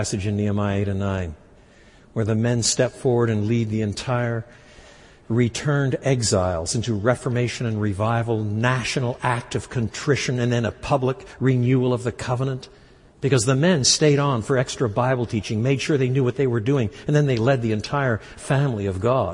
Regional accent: Quebec, Canada; I was brought up in French Canada.

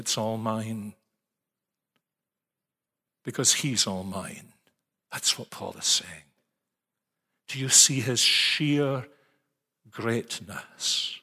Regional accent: Scotland, United Kingdom; now in United States; The only thing I could think of to say was, but George, I'm a Scot. How could I do such a thing?

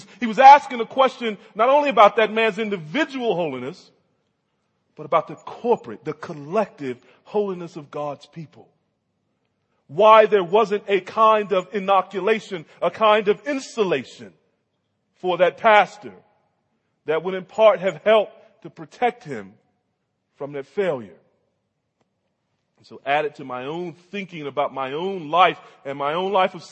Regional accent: the South, United States; because I'm from the South, I'm a country boy

